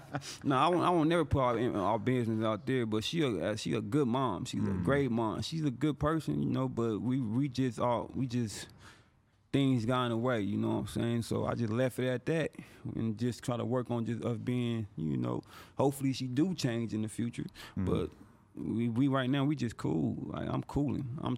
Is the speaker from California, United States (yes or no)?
yes; San Bernardino, California, United States; This time where I've been in Florida, and they already know I'm from California by the way I dress. And they be like, you from L.A.? I'm like, nigga, I'm from San Bernardino.